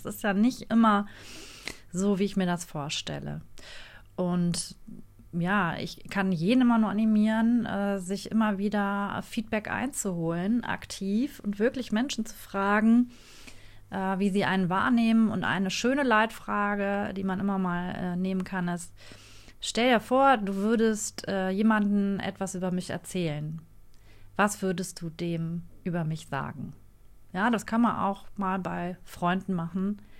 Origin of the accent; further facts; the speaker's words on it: Düsseldorf, North Rhine-Westphalia, Germany; Ich komme aus Düsseldorf, bin hier groß geworden, lebe hier, liebe diese Stadt